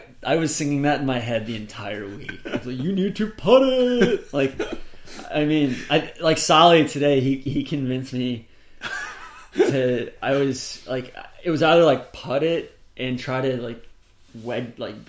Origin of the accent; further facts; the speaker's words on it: Atlanta, Georgia, United States; Like I'm from Atlanta, I like that better than any golf course in Atlanta, even East Lake and Peachtree included.